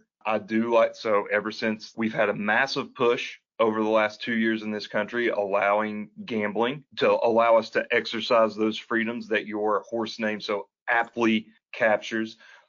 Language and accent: English; Kentucky, United States; I was born and raised in Kentucky.